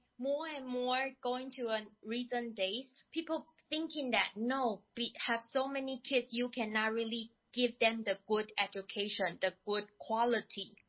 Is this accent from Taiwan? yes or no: yes; Taiwan; English is a second language; I come from Taiwan